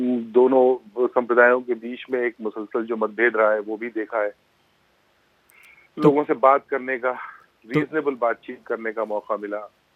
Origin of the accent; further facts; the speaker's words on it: Varanasi, Uttar Pradesh, India; also born or lived in Aligarh; मेरी जड़ें हैं, मैं बनारस का रहने वाला हूँ, अलीगढ़ में पढ़ा हूँ